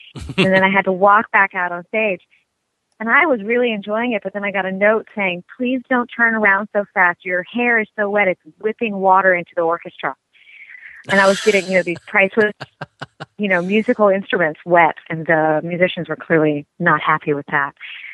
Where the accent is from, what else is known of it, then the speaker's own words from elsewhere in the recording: Austin, Texas, United States; I grew up in Austin, Texas, which is called the live musical capital of the world.